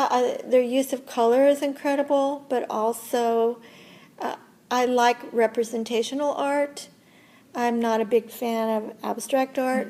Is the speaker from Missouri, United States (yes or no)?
yes; Missouri, United States; Likewise, Mark Twain, who's from my home state of Missouri